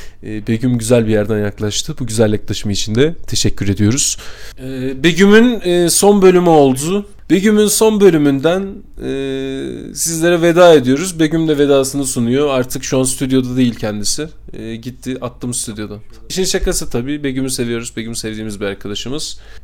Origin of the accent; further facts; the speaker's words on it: Şanlıurfa, Turkey; Biliyorsunuz arkadaşlar, ben Şanlıurfalıyım.